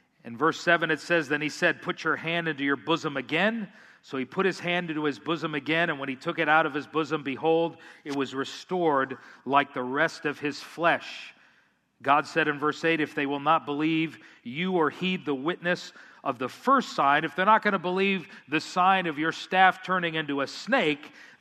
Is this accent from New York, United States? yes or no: no; Florida, United States; I grew up in South Florida. We have all kinds of lizards, the little ones, the big ones, the iguanas.